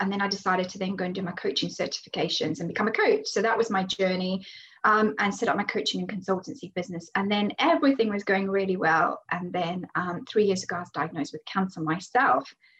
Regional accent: Zimbabwe; So I am from Zimbabwe, and that's where I was born. So for those of you that don't know, it's in Africa, and it's not South Africa. Lots of people get it confused, and I'm Greek. And we grew up there

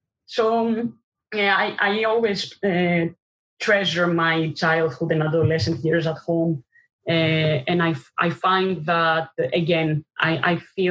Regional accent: Athens, Attica, Greece; I was born in Athens, but I lived most of my childhood and adolescent life in the north suburbs of Athens. So we live in one of the north suburbs of Athens. It's called New Erythrea, Nea Erythrea in Greek, New Erythrea

